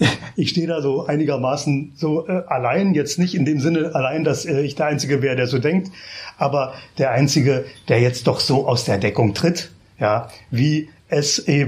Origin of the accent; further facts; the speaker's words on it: Hennigsdorf, Brandenburg, Germany; born there; geboren bin ich in Hennigsdorf, das ist eine kleine Stadt im Nordwesten von Berlin, eine Industriestadt